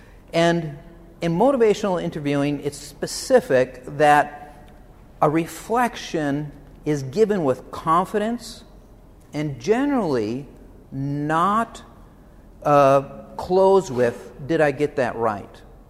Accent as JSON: {"language": "English", "region": "Michigan", "country": "United States", "tie": "born or raised there", "said": "I grew up in Michigan."}